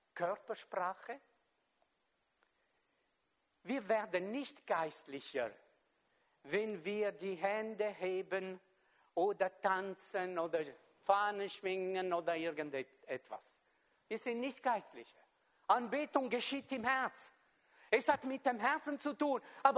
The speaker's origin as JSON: {"language": "German", "country": "Switzerland", "said": "Vor allem wir als Schweizer, oder?"}